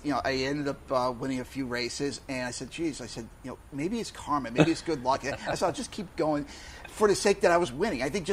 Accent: Chatham, New York, United States; Yeah, I grew up in Columbia County in Chatham, not far from the farms in North Chatham.

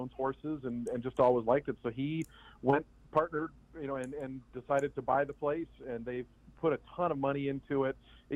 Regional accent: Seattle, Washington, United States; Yeah, my dad was a horse player. I grew up in the Seattle area, so Long Acres was where I used to go as a little kid.

